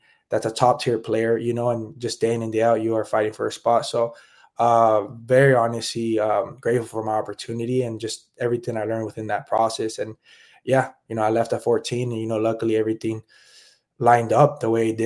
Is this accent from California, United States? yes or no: yes; Palmdale, California, United States; Yeah, so to kind of go right into it, I grew up in Palmdale, California.